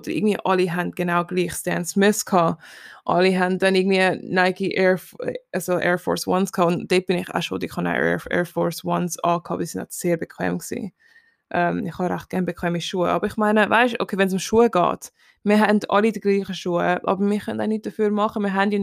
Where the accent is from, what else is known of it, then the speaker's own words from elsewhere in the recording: Switzerland; ist sehr beliebt bei uns in der Schweiz und ich bin auch sehr froh darüber